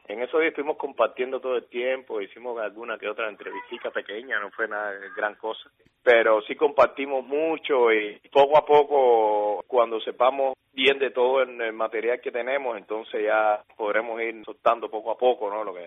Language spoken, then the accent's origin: Spanish; Cuba; moved away; yo como cubano residente en el exterior tengo derecho a vivir en casa de otro cubano